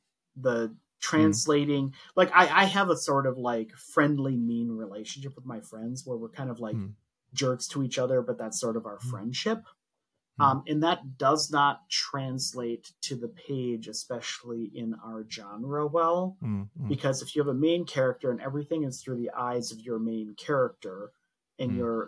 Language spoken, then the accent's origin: English; Midwest, United States; Like I'm from the Midwest, man.